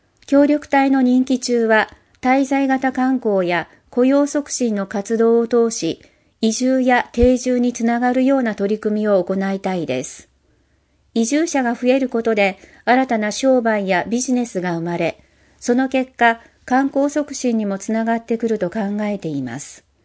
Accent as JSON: {"language": "Japanese", "region": "Fukuoka", "country": "Japan", "tie": "born or raised there", "moved": "yes", "lives_now": "Iki, Japan", "said": "生まれてからずっと福岡に住んでいましたが、壱岐には一度も訪れたことがありませんでした。"}